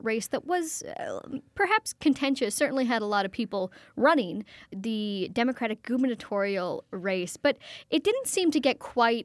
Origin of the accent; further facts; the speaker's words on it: Lake Geneva, Wisconsin, United States; Well, I'm from Lake Geneva, though.